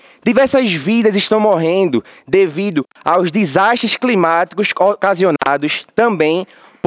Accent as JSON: {"language": "Portuguese", "region": "Pernambuco", "country": "Brazil", "said": "tenho 21 anos de idade, venho do estado de Pernambuco, na região nordeste do Brasil"}